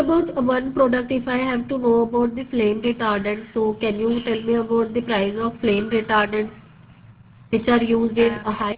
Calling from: India; Yeah, hi, I'm calling from India.

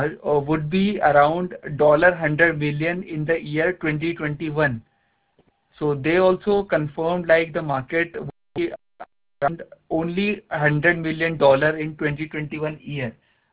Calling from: India; I'm calling from India.

